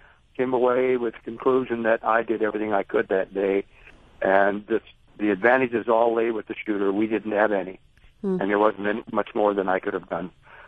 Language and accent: English; North Dakota, United States; born there; I was born in North Dakota in a small town. I was placed in an orphanage shortly after my birth.